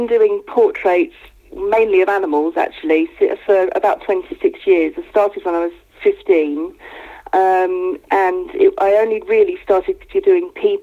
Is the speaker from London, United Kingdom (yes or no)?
no; Rotherfield, South East England, United Kingdom; they're in my village that I grew up in, Rotherfield, and it's just something that I associate with my hometown, if you like.